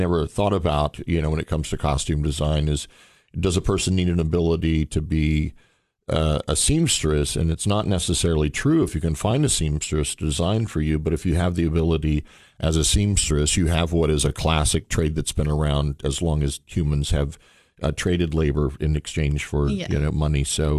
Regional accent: Cookeville, Tennessee, United States; my hometown, at least, of Cookeville, Tennessee

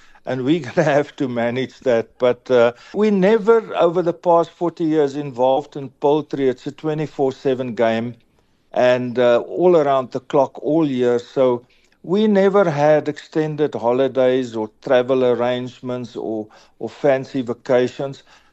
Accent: Oudtshoorn, Western Cape, South Africa; now in George, South Africa; I grew up in the Karoo and Oudtshoorn.

